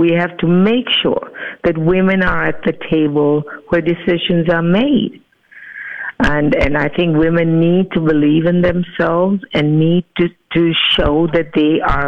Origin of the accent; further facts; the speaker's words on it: Uganda; born there; My mother was born in Africa, in the same country that I was born in Uganda.